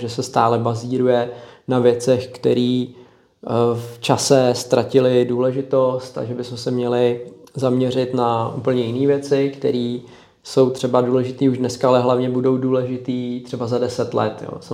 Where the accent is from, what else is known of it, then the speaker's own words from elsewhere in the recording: Hradec Králové, Hradec Králové Region, Czechia; my jsme z Hradce Králové